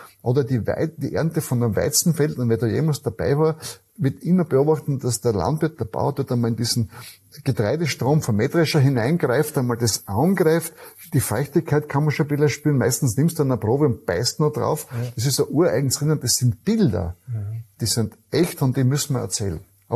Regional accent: Styria, Austria; ich bin halt aus Südsteier

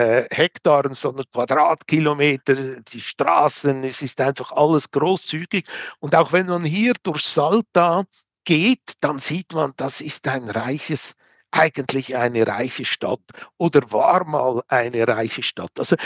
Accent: Peru; Und wenn ich eben da auch mit Peru vergleiche, wo ich lebe, wo ich herkomme

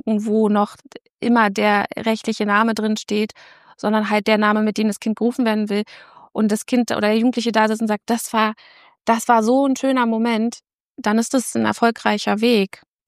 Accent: Berlin, Germany; now in Bielefeld, Germany; ich komme aus Berlin

